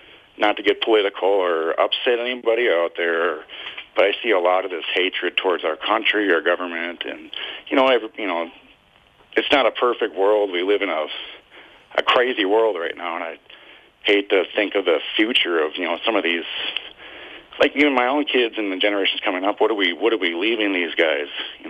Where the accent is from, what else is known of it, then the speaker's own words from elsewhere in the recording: Thief River Falls, Minnesota, United States; also born or lived in Red Lake; some of them are from my hometown of Thief River Falls, which that's not my birthplace. My birthplace is Red Lake, Minnesota. Some of y'all don't know, I am native.